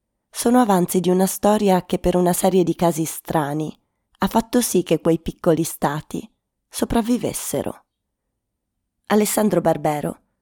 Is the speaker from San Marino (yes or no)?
yes; San Marino; born there; dopo aver scoperto che sono nato a San Marino